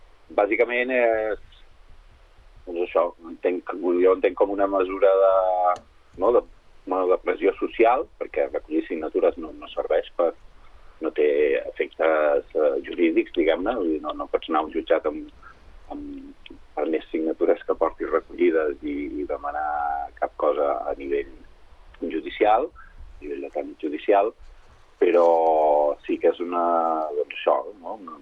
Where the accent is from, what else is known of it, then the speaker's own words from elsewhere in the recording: Mataró, Catalonia, Spain; la família de l'Helena som de Mataró i vivim a Mataró.